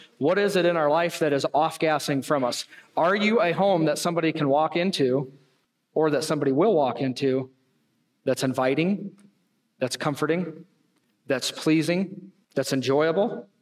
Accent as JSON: {"language": "English", "country": "United States", "said": "We deserve all of these things because I'm an American and I deserve it."}